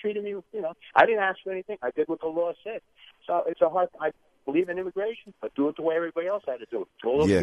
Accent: Passaic, New Jersey, United States; Yeah, I'm from Passaic, New Jersey. I'm on vacation up in Clio.

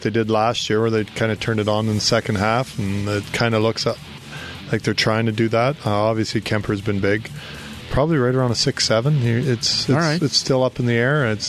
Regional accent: Canada; As a Canadian

